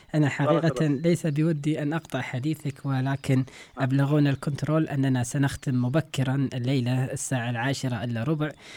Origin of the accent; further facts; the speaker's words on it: Kuwait; اللي إحنا نسميه عندنا في الكويت التلثم